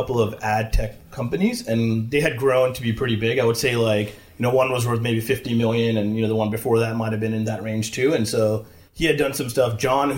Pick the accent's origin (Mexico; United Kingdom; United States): United States; California; The highlights, I grew up here in the Bay Area. I got started just programming as a kid.